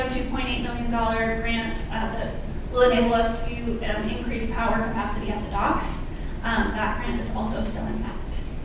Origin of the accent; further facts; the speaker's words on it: Washington, United States; I was born and raised in Whatcom County, and so I'm very familiar with the area.